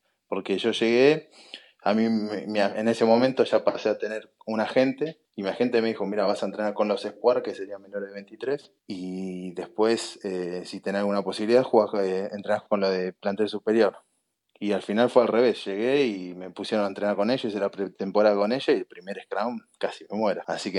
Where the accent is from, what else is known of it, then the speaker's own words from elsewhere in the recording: Mar del Plata, Buenos Aires Province, Argentina; Aunque yo soy de Mar del Plata y amo Punta Mogotes, toda mi ciudad